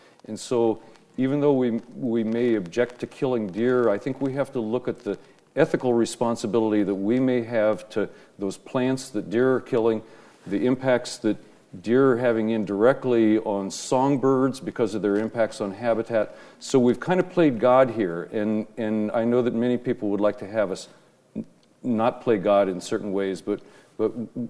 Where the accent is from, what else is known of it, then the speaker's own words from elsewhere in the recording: Ohio, United States; born there; moved away; I was born in Ohio.